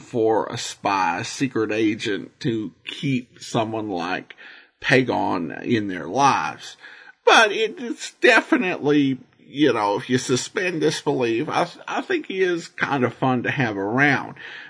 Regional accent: United States; as American listeners, we can kind of tell that this was an episode of a radio show.

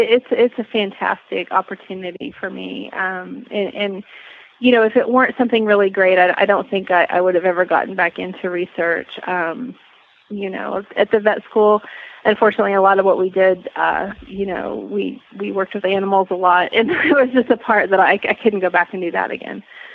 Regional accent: Ohio, United States; now in Pittsburgh, United States; it's okay because it's only about an hour from where I grew up in Ohio.

